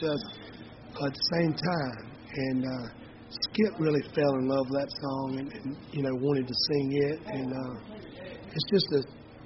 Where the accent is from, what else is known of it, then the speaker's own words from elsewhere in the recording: North Carolina, United States; we're all from the same part of the country. We're all from North Carolina.